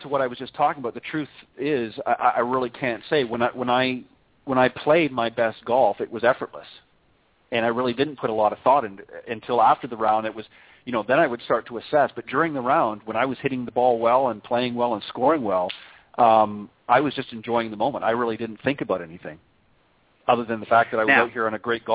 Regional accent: Canada; I grew up in Canada, so we had a limited season.

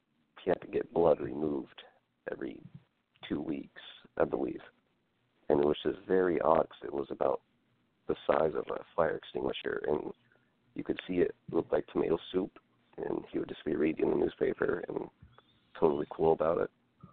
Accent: New York, United States; Like, I grew up on the Hudson River. So that was one of the first things all the Niagara kids were just kind of, we went to the beach or we're throwing off the rowboat and learned how to swim.

